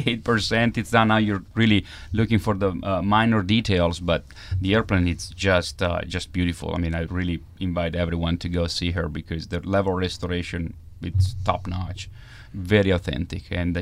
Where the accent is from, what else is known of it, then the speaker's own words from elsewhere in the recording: Milan, Lombardy, Italy; I'm from Milan.